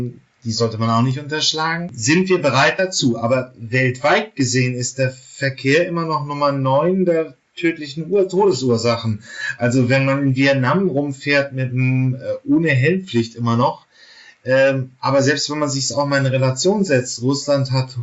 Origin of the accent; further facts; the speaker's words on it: Germany; Aber da muss ich jetzt natürlich als Deutscher dann wirklich immer noch dieses Standardargument bringen.